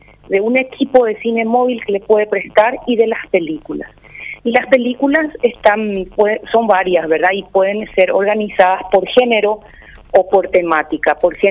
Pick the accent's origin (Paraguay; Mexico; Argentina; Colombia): Paraguay